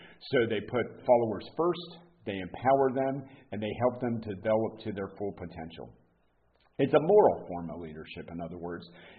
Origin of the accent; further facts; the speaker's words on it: the South, United States; which I was ill prepared for because I am from the South.